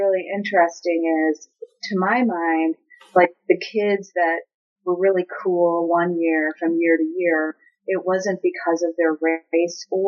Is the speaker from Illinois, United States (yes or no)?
yes; Chicago, Illinois, United States; I grew up in Bronzeville and then moved to Hyde Park.